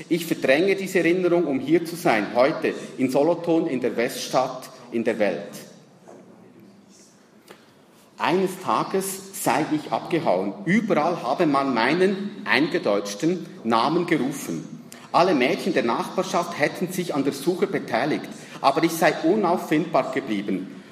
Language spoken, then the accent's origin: German; Naples, Campania, Italy; accent: Neapolitan; German is a second language; Meine Eltern kommen ja aus Neapel und ich habe zu Hause ja Dialekt gesprochen, neapolitanischen Dialekt.